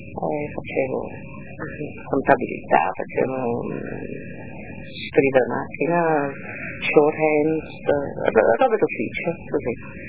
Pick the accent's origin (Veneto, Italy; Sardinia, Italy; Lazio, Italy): Veneto, Italy; first language Venetian; Italian is a second language; perché siamo veneti, parlava dialetto veneto. Io ho cominciato a parlare l'italiano più dopo ho conosciuto Roberto